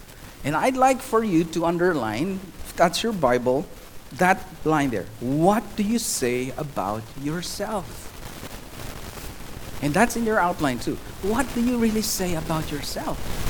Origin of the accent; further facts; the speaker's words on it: Philippines; now in United States; I am a Filipino with a lot of Chinese blood running in my system. I'm from the Philippines, and now I live in the United States.